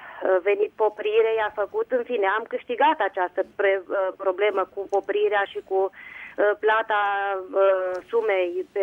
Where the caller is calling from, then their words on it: Bistrița, Bistrița-Năsăud, Romania; sunt din Bistrița.